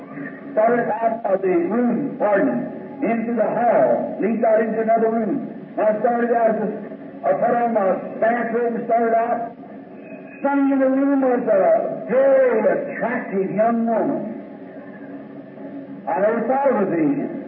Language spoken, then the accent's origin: English; Ireland